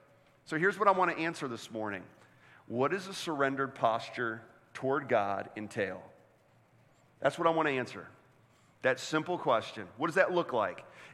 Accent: Orlando, Florida, United States; also born or lived in Hollywood, Florida / Naples, Florida; now in Winston-Salem, United States; I was born in Hollywood, Florida, just north of Miami. I grew up in Orlando, Florida. Like, Florida is all I've known.

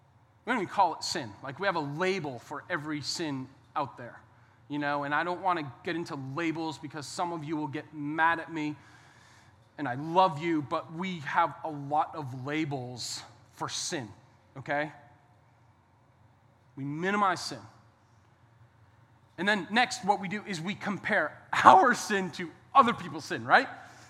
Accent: Boston, Massachusetts, United States; And I'm from Boston and in that area, about 20 miles outside of Boston. That's where I grew up.

